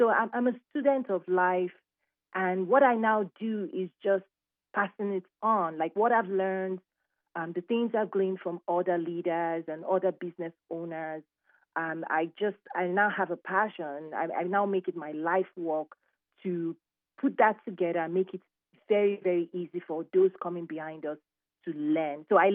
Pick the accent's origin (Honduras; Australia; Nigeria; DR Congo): Nigeria; moved away as an adult; now in United States; So I'm a Nigerian-American. I came to the U.S. Several years ago to pursue my master's.